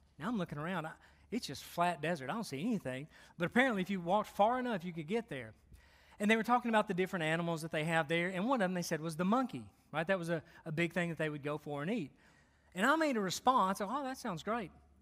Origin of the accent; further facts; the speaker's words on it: Chattanooga, Tennessee, United States; I'm from Chattanooga, right? We grew up on squirrels and muskrats and the possums anyway, right?